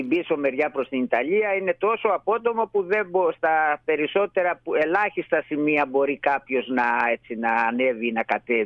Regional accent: Ionian Islands, Greece; εμένα το χωριό μου είναι ακριβώς κάτω από το βουνό και τώρα 2-3 χρόνια έχω έρθει μόνιμα.

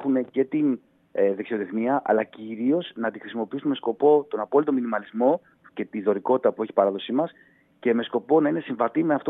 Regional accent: Drama, Eastern Macedonia and Thrace, Greece; παρόλο που η καταγωγή μου έχει να κάνει με την Ήπειρο, τον Πόντο και τη Θράκη, μεγάλωσα στη Δράμα

